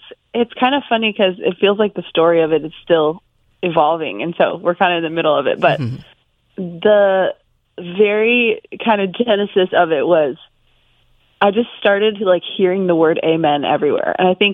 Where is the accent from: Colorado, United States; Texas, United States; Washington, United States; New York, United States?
Colorado, United States; Colorado Springs; now in Nashville, United States; So, I mean, I grew up in Colorado Springs.